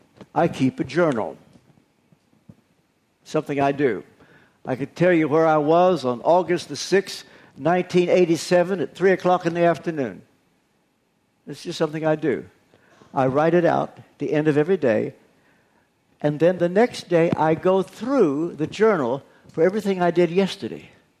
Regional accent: Kentucky, United States; I grew up in Kentucky when there were only 48 states. In those days, our slogan in Kentucky was, "Thank God for Arkansas."

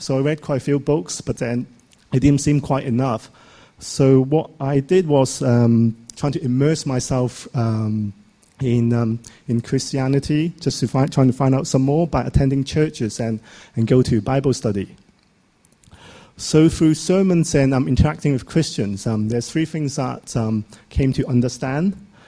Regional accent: Hong Kong; I'm from Hong Kong.

